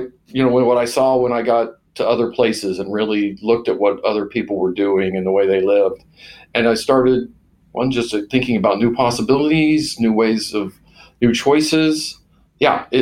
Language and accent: English; Oklahoma, United States; I was raised in Oklahoma. My parents did not travel except what we could get, where we could get in a station wagon.